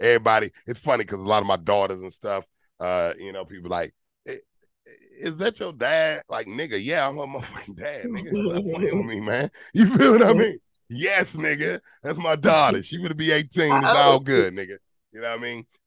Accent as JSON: {"language": "English", "town": "Nashville", "region": "Tennessee", "country": "United States", "tie": "born or raised there", "said": "I'm born and raised in Nashville."}